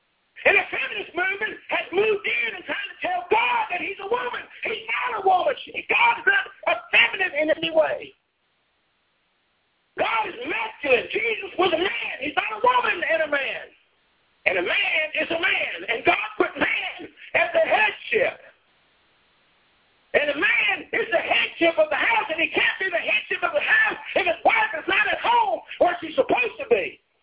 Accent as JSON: {"language": "English", "region": "Michigan", "country": "United States", "tie": "born or raised there", "said": "You didn't hear about tornadoes very much when I was growing up in Michigan."}